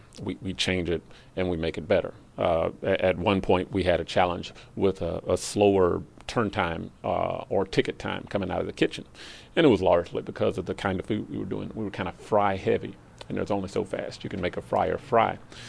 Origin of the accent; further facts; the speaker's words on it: the South, United States; First of all, I'm from the South, and I happen to enjoy that fact.